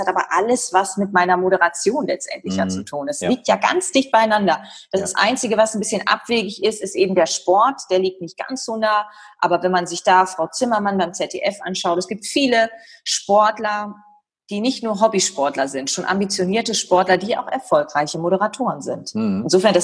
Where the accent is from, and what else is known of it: Leer, Lower Saxony, Germany